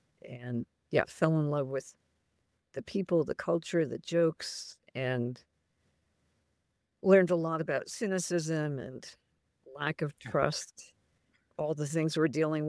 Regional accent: United States; Because I'm an American.

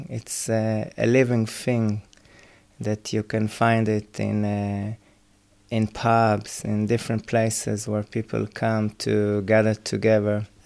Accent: Israel; now in Ireland; Originally, I'm from Israel. So we came about 11 and a half years ago, and we joined the Camp Hill community in County Kilkenny. And we lived in that community for 6 years.

